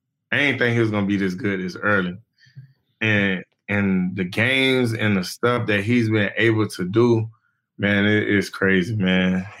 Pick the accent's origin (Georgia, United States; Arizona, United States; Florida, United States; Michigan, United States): Florida, United States; Orlando; you know, I'm from Orlando. I stay in Orlando.